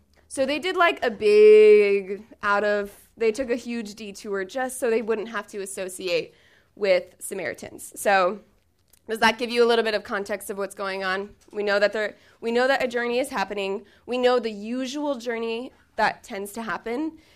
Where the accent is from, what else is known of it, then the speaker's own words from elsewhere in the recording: Lancaster, California, United States; kind of like where I grew up in Lancaster, California, which is literally the desert. It's very dry.